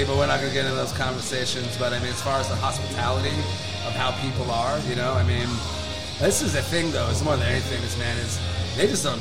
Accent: Chino, California, United States; I'm born and raised in Chino. Most people from Chino are actually kind of tough.

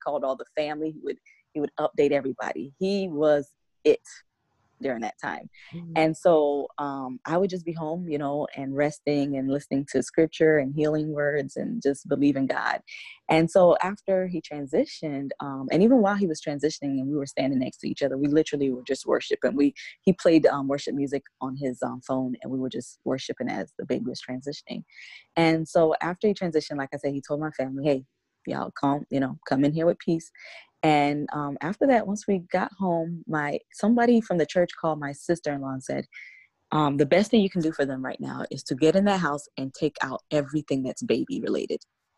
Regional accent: Savannah, Georgia, United States; You know, I'm from Savannah, he's from Atlanta.

